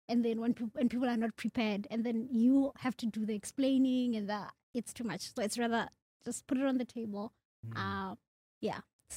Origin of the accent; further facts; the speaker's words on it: South Africa; I grew up in South Africa. I'm from a village.